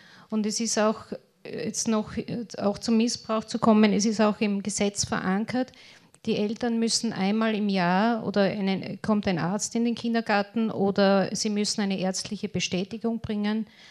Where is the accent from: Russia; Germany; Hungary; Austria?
Austria; Burgenland; ich komme aus dem Südburgenland